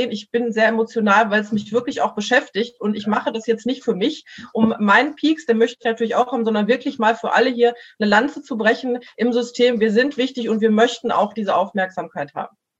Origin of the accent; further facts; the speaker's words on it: Mülheim, North Rhine-Westphalia, Germany; dass hier jetzt in Mülheim, ich komme aus Mülheim, die alten geimpft worden sind